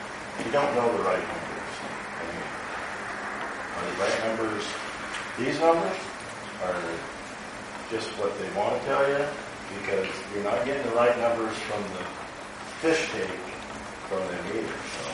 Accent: Washington, United States; I know for I grew up on the Hoquiam River, and I knew when he set the trap on the Hoquiam River.

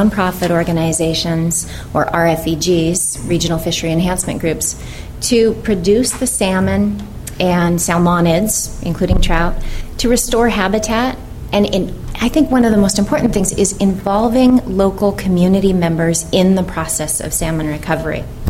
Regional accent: Walla Walla, Washington, United States; born there; I currently work at Nooksack. I was born in Walla Walla, so my journey's taken me sort of the opposite direction.

